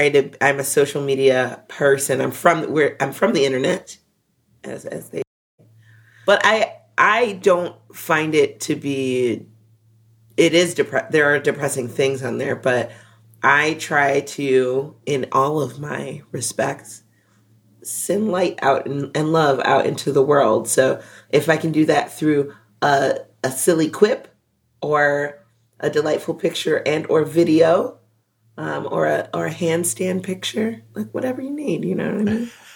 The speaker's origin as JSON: {"language": "English", "region": "Midwest", "country": "United States", "said": "And then I take a little bit of ranch because I'm from the Midwest."}